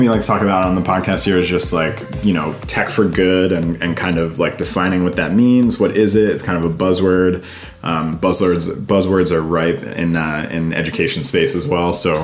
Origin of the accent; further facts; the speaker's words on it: Pennsylvania, United States; I grew up outside of Philadelphia, but got placed in Philadelphia.